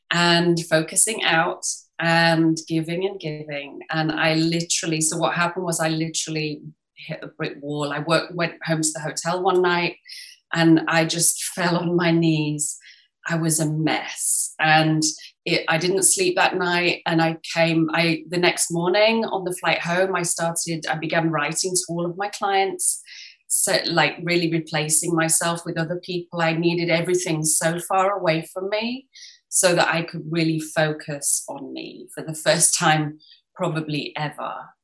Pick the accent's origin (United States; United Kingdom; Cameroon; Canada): United Kingdom; England; now in Paris, France; I'm English, born and bred, but I live in Paris now. Yeah, we've lived here for around 17 years, something like that.